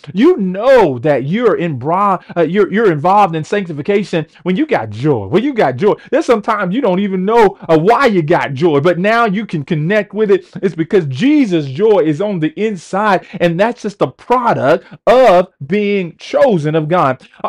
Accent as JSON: {"language": "English", "country": "United States", "said": "But there was something about I am American, and I love that. I served in the military armed forces"}